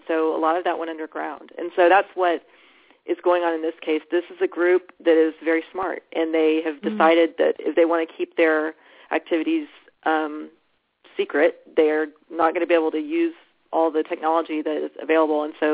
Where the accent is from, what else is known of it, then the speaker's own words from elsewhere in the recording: Texas, United States; I grew up in Texas, and in Texas, the right to own a gun is just considered